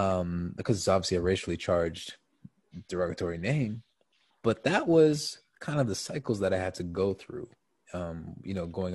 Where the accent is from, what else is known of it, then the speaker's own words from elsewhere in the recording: Markham, Ontario, Canada; Born and raised in Canada, Markham was the city. It's just outside of the city of Toronto. It's actually north of the city.